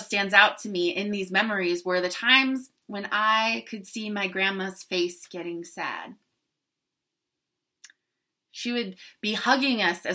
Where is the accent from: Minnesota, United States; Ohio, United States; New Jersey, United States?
New Jersey, United States; I grew up in New Jersey, and my grandparents lived all the way out in Omaha, Nebraska.